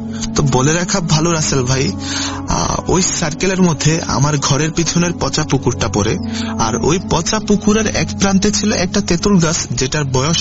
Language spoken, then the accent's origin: Bangla; Kathalia, Chittagong Division, Bangladesh; now in Iraq; আমার বাড়ি হচ্ছে কুমিল্লা ক্যান্টনমেন্ট ময়নামতি সংলগ্ন একটি গ্রাম যার নাম কাঠালিয়া। ওই গ্রামের প্রত্যন্ত একটি গ্রাম, ওই গ্রামেরই একটি ছেলে আমি। … বর্তমান ইরাক প্রবাসী।